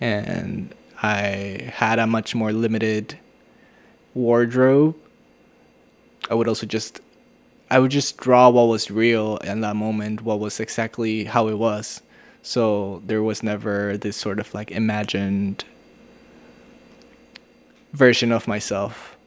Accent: Tijuana, Baja California, Mexico; And of course, Tijuana being my hometown

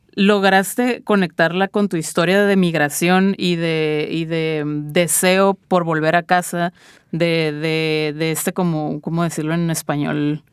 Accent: Mexico; soy una mujer mexicana, soy una mujer en México

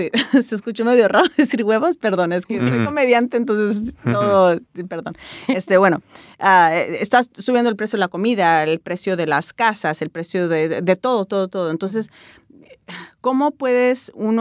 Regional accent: Tijuana, Baja California, Mexico; como de Tijuana, como somos tijuanenses, de la manera que damos carrilla, la manera en que hablamos

